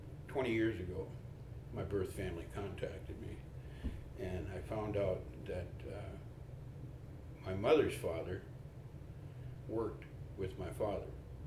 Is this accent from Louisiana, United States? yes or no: no; St. Paul, Minnesota, United States; born there; I was born in St. Paul, Minnesota.